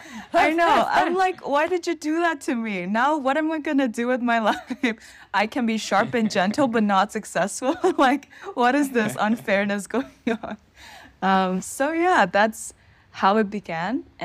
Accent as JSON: {"language": "English", "country": "Myanmar", "first_language": "Burmese", "second_language": "English", "said": "And I'm from Myanmar. And in Burmese, which is the language that we speak in Myanmar, our names don't have first, middle, last."}